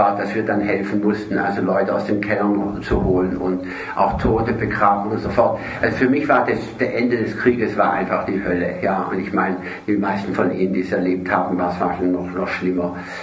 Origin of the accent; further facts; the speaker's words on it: Stuttgart, Baden-Württemberg, Germany; born there; Ich bin auch nicht in Bayern geboren, sondern in Stuttgart. Eigentlich müsste ich Schwäbisch sprechen. Meine Mutter war aber Mecklenburgerin.